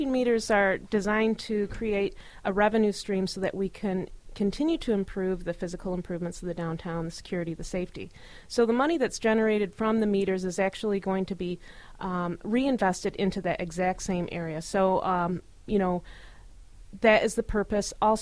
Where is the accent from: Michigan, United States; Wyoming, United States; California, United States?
Michigan, United States; I'm from Michigan, so this is a great opportunity for me to see, to travel